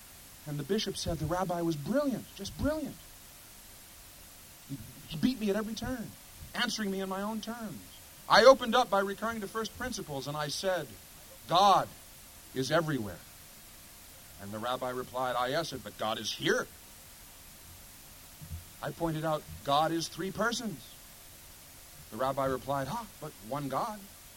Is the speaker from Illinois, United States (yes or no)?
yes; Chicago, Illinois, United States; although I am and have for many years have been a Chicagoan, and I belong to a synagogue in Chicago